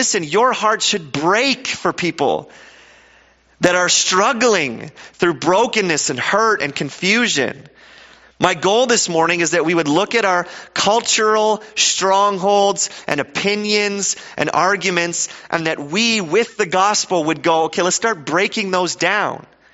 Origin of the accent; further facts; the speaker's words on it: Canada; and we're Canadian, so we're super polite about it.